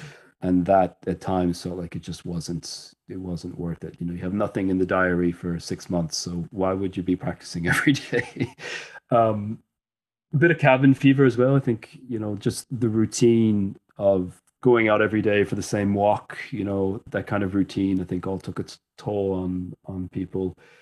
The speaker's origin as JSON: {"language": "English", "town": "Pittsburgh", "region": "Pennsylvania", "country": "United States", "tie": "born or raised there", "said": "I did. Yeah, I grew up in Pittsburgh."}